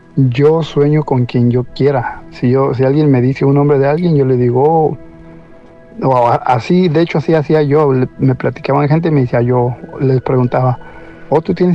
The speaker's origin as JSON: {"language": "Spanish", "region": "Jalisco", "country": "Mexico", "lives_now": "United States", "said": "Yo estoy en Estados Unidos, pero soy de México, de Jalisco."}